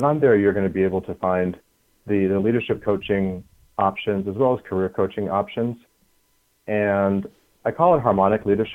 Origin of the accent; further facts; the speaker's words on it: New Hampshire, United States; I grew up in New Hampshire, and I'll tell this story. I was the kid that hung out at the airport behind the fence watching the airplanes.